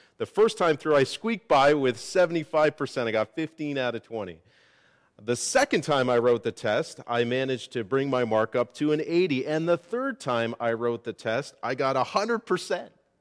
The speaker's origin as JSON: {"language": "English", "country": "Canada", "said": "how much I take my citizenship as a Canadian for granted, because I've been born into it."}